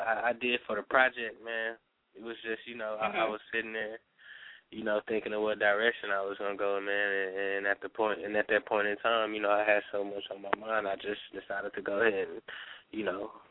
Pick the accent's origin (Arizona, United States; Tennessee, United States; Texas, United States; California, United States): Texas, United States; Austin; I'm from Austin, Texas. One of the most creative places in the world.